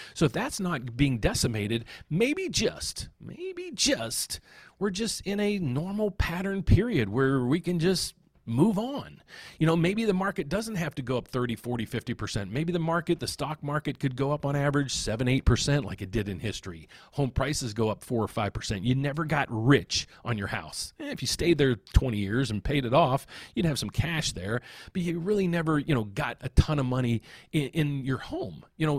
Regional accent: Pittsburgh, Pennsylvania, United States; I grew up in right outside of Pittsburgh, and it was the steel mill towns when I grew up in the 70s.

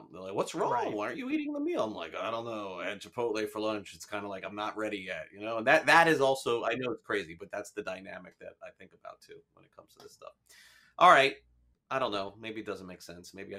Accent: Florida, United States; also born or lived in New York; Now, originally I am from New York, but more or less have grown up here in South Florida.

